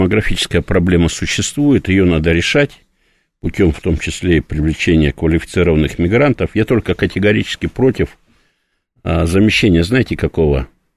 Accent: Siberia, Russia; Уж простите меня, я сибиряк

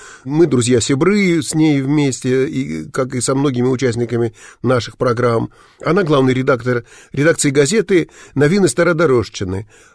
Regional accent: Vladivostok, Primorsky Krai, Russia; Дело в том, что я родился и вырос в Владивостоке

